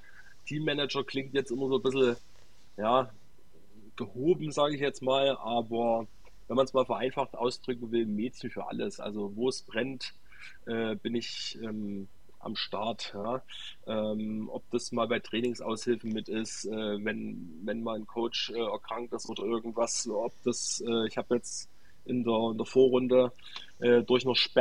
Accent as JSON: {"language": "German", "town": "Sosa", "region": "Saxony", "country": "Germany", "tie": "born or raised there", "said": "Die letzten Jahre waren wir eigentlich immer in meiner Heimat, in Sosa."}